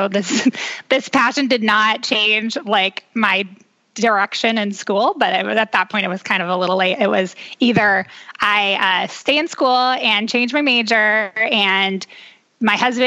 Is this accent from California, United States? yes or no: yes; California, United States; also born or lived in Texas; now in Georgia, United States; And I'm from California. And then we moved to Georgia when we first got married, and then Texas.